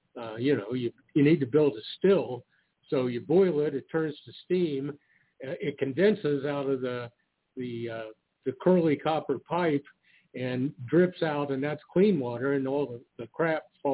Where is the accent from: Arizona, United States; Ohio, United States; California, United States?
Ohio, United States; Ironton; Oh yeah, well, my hometown, Ironton, Ohio, during the 90s